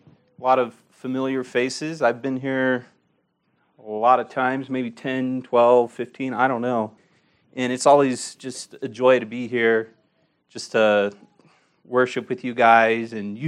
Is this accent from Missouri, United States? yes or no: no; Turlock, California, United States; I grew up in Turlock, California. That's where I met Eric, at Calvary Baptist Church.